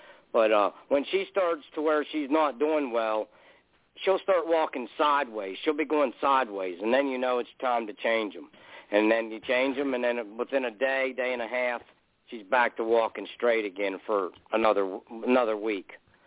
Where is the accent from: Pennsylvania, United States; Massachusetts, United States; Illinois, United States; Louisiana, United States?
Pennsylvania, United States; Spring Run; A friend of mine that lived here in my hometown in Spring Run, Pennsylvania